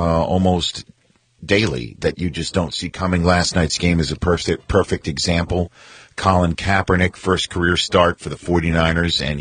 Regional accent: New York City, New York, United States; I'm from the New York City area.

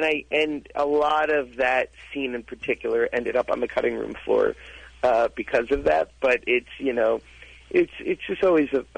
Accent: Florida, United States; and we grew up in South Florida, home of Billy Mitchell from King of Kong, that brilliant documentary.

